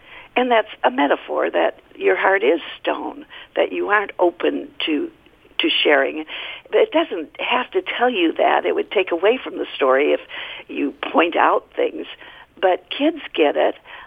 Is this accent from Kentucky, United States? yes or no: no; Marin County, California, United States; this sounds kooky, but remember I'm from Marin County, but I have tested this.